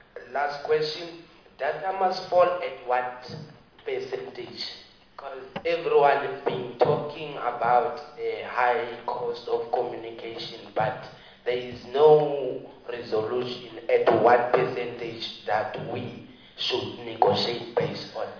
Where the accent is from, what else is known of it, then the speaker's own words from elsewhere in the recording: South Africa; I'm South African.